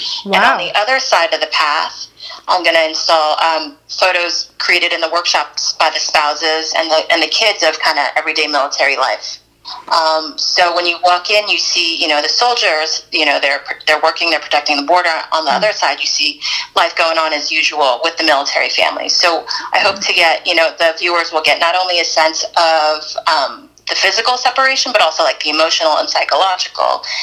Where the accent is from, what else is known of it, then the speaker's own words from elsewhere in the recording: United States; So I'm Korean American, and the issue of the comfort woman is really important for Koreans.